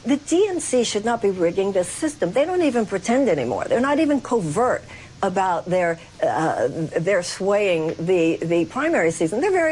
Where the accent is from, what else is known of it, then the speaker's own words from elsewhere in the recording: United States; I will do whatever I feel I can do as an American to make sure that the neo-fascist threat